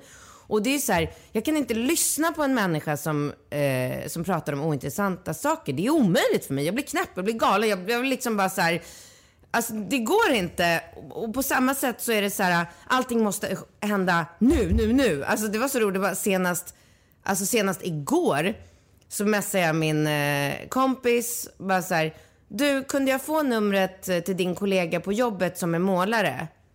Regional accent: Sweden; born there; Jag är född i Sverige

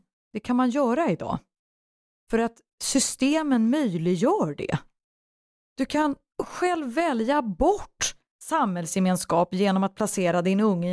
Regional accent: Sweden; Jag menar, vad ska jag, jag är född här.

